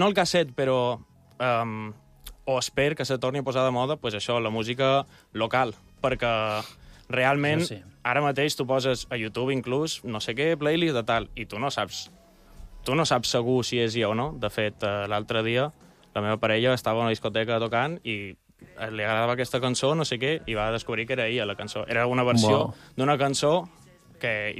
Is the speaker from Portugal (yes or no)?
yes; Elvas, Portalegre District, Portugal; no soc portuguès, però he crescut a Portugal. Un bon temps de la meva vida, per això... La meva música... La meva mare és anglesa i he crescut a Portugal, a la frontera amb Badajoz.